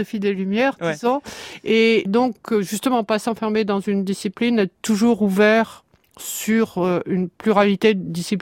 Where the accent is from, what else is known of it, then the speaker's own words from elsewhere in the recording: La Rochelle, Nouvelle-Aquitaine, France; born there; Je suis née à La Rochelle, il n'y avait pas de baleinier à La Rochelle.